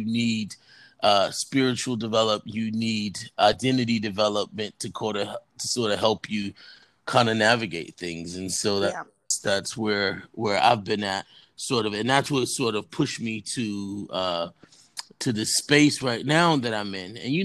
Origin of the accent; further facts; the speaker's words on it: Brooklyn, New York, United States; So I grew up in... I was in Brownsville in Brooklyn. Yeah, so... I affectionately refer to myself as a project kid.